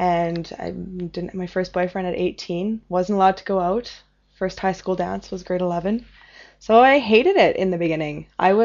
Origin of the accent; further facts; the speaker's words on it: Canada; people didn't see me as Canadian, they didn't see me as Lebanese.